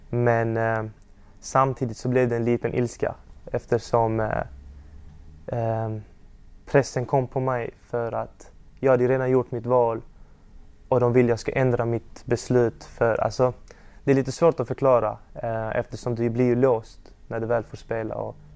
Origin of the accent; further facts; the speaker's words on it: Sweden; jag är född och uppvuxen i Sverige och fått min utbildning och allt det här.